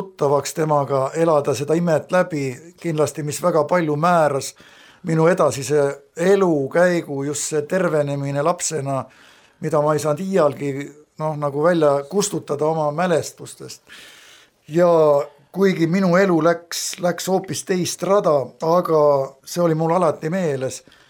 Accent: Tallinn, Harju County, Estonia; born there; Ja mina sündisin Tallinnas, võiks öelda, noh, ja ema poolt siis kristlaste perekonnas, usklikus perekonnas.

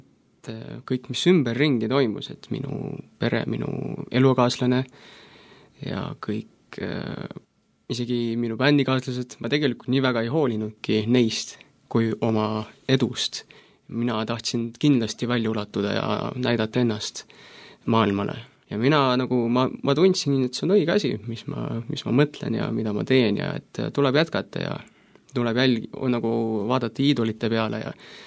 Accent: Koeru, Järva County, Estonia; Koerust olen pärit ja Järvamaalt, Kesk-Eestist.

